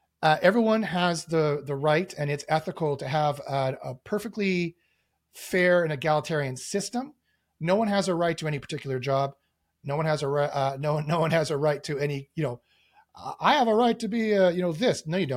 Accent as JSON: {"language": "English", "country": "Canada", "said": "I am Canadian"}